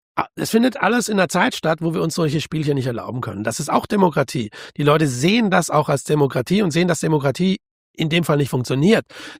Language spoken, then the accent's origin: German; Frankfurt, Hesse, Germany; Wenn die dann, wo kommt ihr her? Dann sind die völlig interessiert. Dann sagen die Frankfurt.